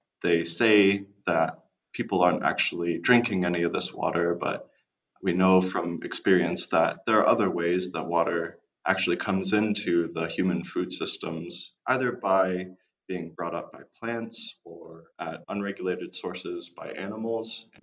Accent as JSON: {"language": "English", "region": "Arizona", "country": "United States", "said": "I'm from Northern Arizona, and my partner and I are planning to move to the Navajo Nation when we both graduate from grad school."}